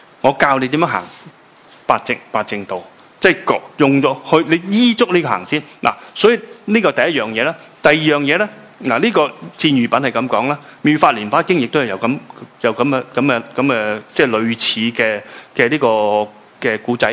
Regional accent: Hong Kong; 你见到我正话咧讲说话咧，有时用夹杂咗啲英文咧，就系、是、关乎我哋香港人嘅语言习惯吓

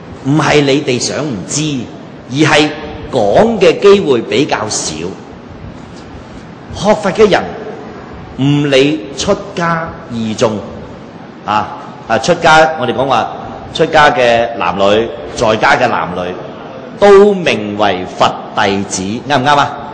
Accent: Foshan, Guangdong, China; 我本身佛山人啊嘛。

